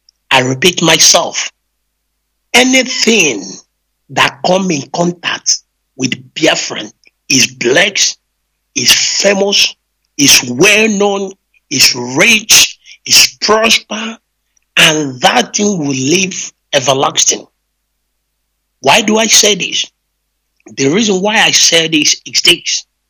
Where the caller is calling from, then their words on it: Maputo, Mozambique; And I'm calling from Maputo. Maputo is the capital city of Mozambique. I'm from Biafra, Newe precisely.